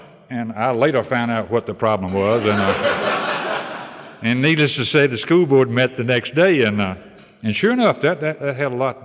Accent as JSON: {"language": "English", "region": "North Carolina", "country": "United States", "tie": "born or raised there", "said": "in my home state of North Carolina, you just keep moving east."}